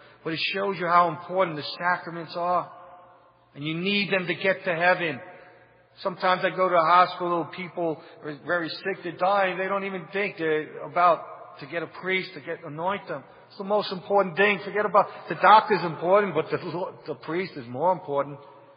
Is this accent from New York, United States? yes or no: yes; New York City, New York, United States; I come from New York City. And I was upstate in the Friary when the Twin Towers went down.